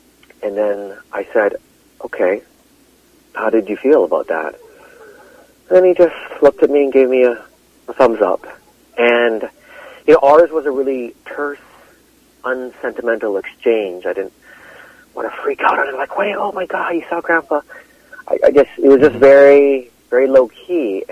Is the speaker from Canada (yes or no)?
yes; Canada; He is so old school Japanese, and I'm a Canadian who grew up on McDonald's and watching TV, drinking Slurpees.